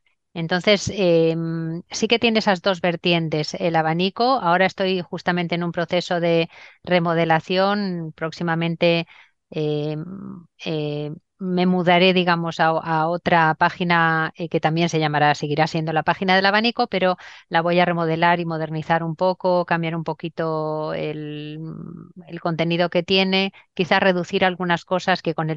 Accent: Spain; now in Israel; para todos los que residimos aquí como españoles

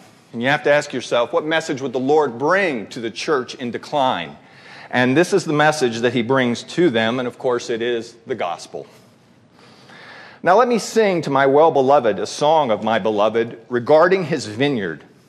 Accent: Prescott, Arizona, United States; I'm from Prescott. I'm a Presbyterian.

